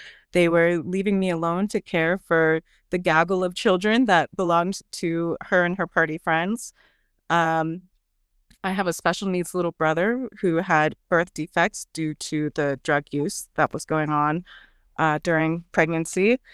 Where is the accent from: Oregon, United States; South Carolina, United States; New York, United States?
Oregon, United States; also born or lived in Seattle, United States; So I grew up mostly in Oregon. I was born in Seattle. She moved us down to Oregon.